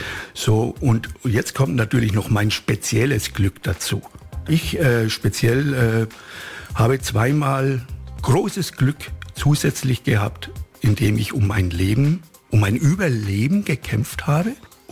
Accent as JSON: {"language": "German", "region": "Bavaria", "country": "Germany", "tie": "born or raised there", "said": "Ich bin mit dem Fußball aufgewachsen. In meinem Heimatort Itchern war ein guter Fußballer"}